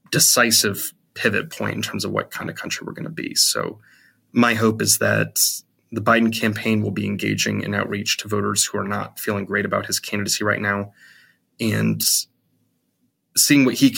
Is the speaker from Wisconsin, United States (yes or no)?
no; Kokomo, Indiana, United States; But both Barack Obama and Hillary Clinton both came to my hometown in Kokomo, Indiana.